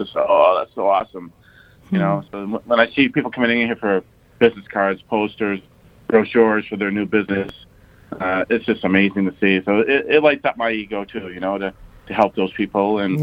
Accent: Maine, United States; I mean, I grew up in Northern Maine in a nice little paper mill town, much like this one.

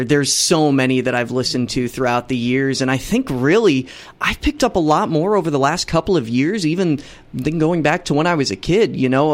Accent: Lee's Summit, Missouri, United States; Well, I'm from the Kansas City area in Missouri. Grew up in a suburb called Lee's Summit.

